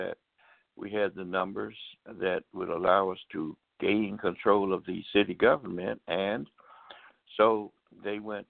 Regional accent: Tuskegee, Alabama, United States; I remember as a young person when my hometown, which had a lot of educated people because we had the Tuskegee Institute College there

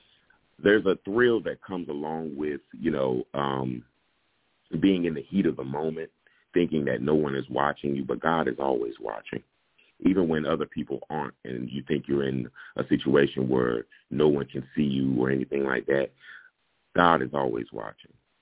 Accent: Kinston, North Carolina, United States; I'm 39 years old, and I was born and raised in Kinston, North Carolina.

